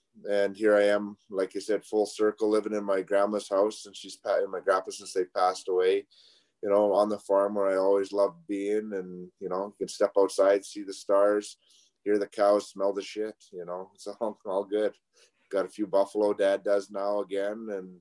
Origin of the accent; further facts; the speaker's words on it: Onaway, Alberta, Canada; Well, I'm actually sitting in my grandma's house right now where I grew up